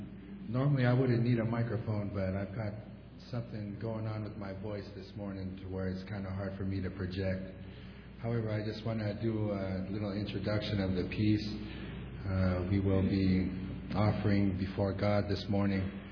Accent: Tonga; first language Tongan; English is a second language; which we will sing to you in my native tongue of Tongan.

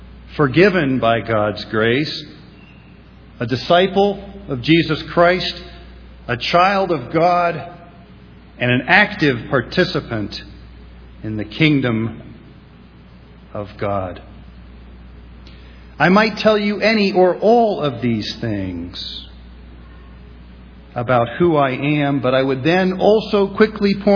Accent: Columbus, Ohio, United States; that I grew up in Columbus, Ohio, that I worked as a park ranger for 22 years

